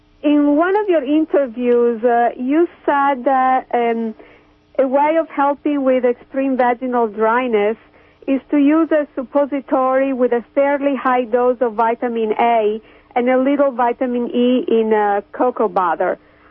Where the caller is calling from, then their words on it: Kansas City, United States; From Kansas City.